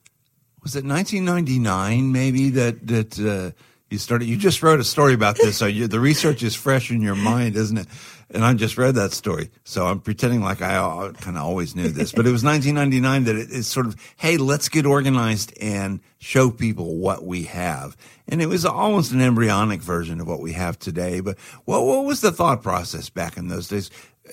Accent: St. Petersburg, Florida, United States; also born or lived in Savannah; when I moved back to St. Petersburg in 2014, it's my hometown

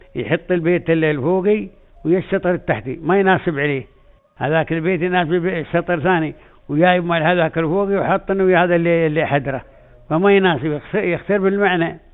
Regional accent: United Arab Emirates; اللي احنا عندنا في الإمارات

